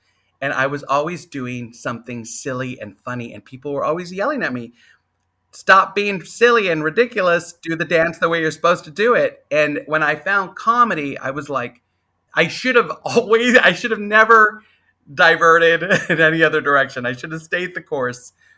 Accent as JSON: {"language": "English", "town": "San Antonio", "region": "Texas", "country": "United States", "tie": "born or raised there", "also_born_or_lived": "Kentucky / Colorado", "said": "I was raised mostly in San Antonio. When my father was traveling, I did live a little while in Kentucky. I did live a little while in Colorado and these bases that they had."}